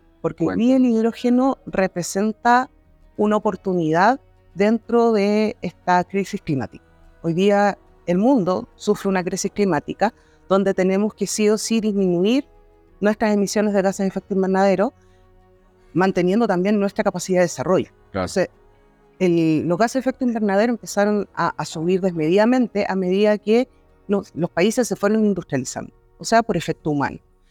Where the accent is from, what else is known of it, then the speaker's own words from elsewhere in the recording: Osorno, Los Lagos, Chile; soy de la ciudad de Osorno, de Chile, que es una ciudad que queda aproximadamente a 1000 kilómetros de Santiago, que es la capital de Chile.